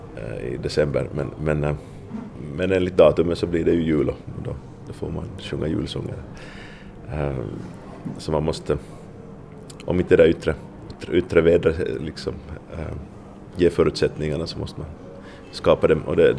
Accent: Vaasa, Ostrobothnia, Finland; jag har vuxit upp här i Vasa och det är ju det där.

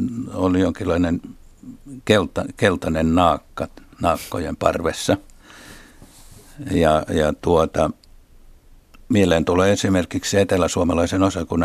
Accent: Tampere, Pirkanmaa, Finland; No, minähän kasvoin Tampereen Pispalassa, joka oli työväen kaupungin osa, jossa vasemmisto sai vaaleissa 90% äänistä.

